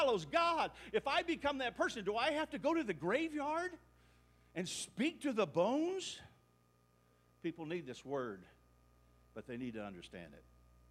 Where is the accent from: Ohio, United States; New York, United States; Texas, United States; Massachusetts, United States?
Ohio, United States; I'm from Ohio, everyone's guys.